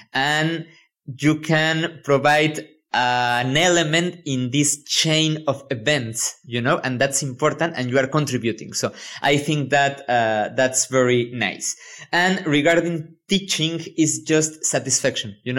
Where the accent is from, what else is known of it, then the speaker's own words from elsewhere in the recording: Mexico; English is a second language; I'm a chemist from the University of Veracruz because I am Mexican.